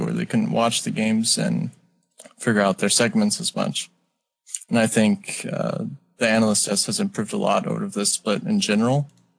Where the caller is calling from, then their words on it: Dallas, Texas, United States; I'm calling from Dallas.